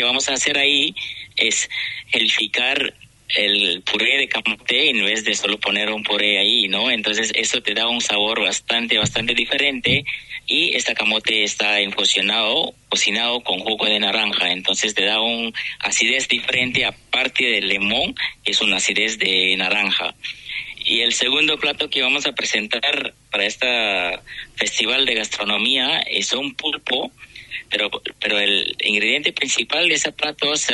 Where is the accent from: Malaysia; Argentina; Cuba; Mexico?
Malaysia; Spanish is a second language; soy de nacionalidad de Malasia.